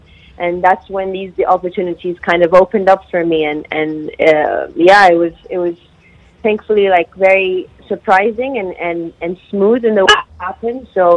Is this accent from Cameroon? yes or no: no; Saudi Arabia; growing up in Saudi, I didn't really have that opportunity to pursue, whether it's go-karting or even just driving.